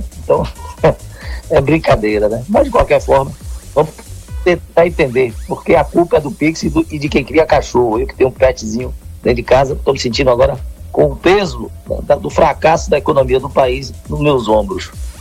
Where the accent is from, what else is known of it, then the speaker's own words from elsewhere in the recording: Salvador, Bahia, Brazil; Minha terra é aí, rapaz. Trabalho, mas muita saudade.